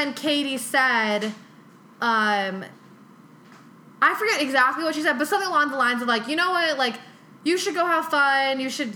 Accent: Boston, Massachusetts, United States; now in New York, United States; I'm from Boston. I moved here kind of recently.

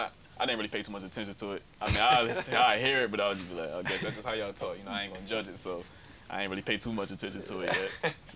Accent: New Jersey, United States; So, like I said, I'm being from North New Jersey. I come from up north.

